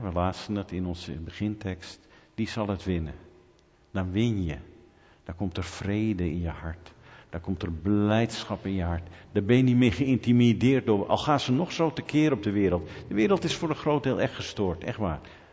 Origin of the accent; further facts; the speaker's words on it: Netherlands; En ik ben een Nederlander, hè. Ze zeggen wel dat ze Duitsers trots zijn. Maar ik weet niet, wij Nederlanders komen ook aardig in de buurt.